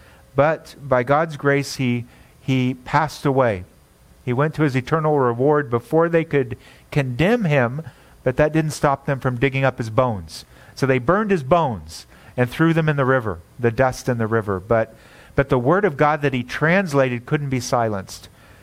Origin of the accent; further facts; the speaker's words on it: United States; because I'm very American, and being very American, I think very individualistically.